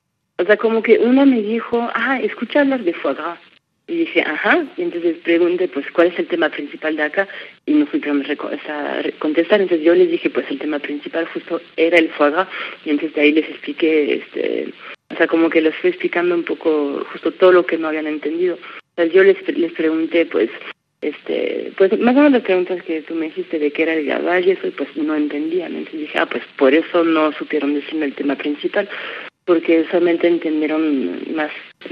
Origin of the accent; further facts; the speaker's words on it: France; Como yo soy del noreste de Francia, no conozco.